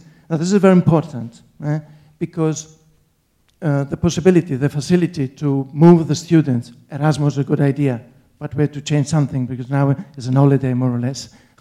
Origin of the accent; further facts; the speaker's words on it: Rome, Lazio, Italy; English is a second language; I'm from Italy, Rome.